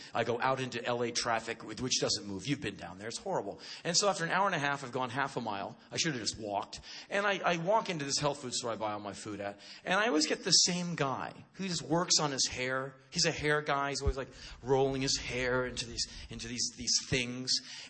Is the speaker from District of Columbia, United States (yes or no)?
yes; Washington, District of Columbia, United States; now in Los Angeles, United States; Like I said, I'm an East Coast boy. I'm from Washington, D.C.